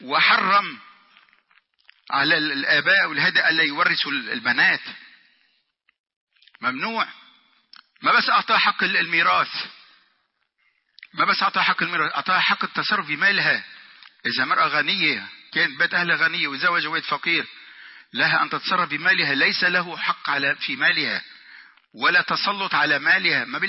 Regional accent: Tripoli, North Governorate, Lebanon; عندنا في طرابلس في لبنان

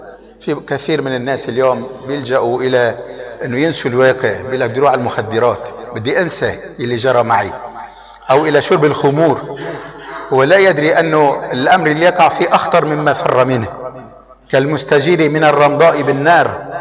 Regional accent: Lebanon; نضرب مثلا عندنا في لبنان، إنسان منا بيكون في لبنان

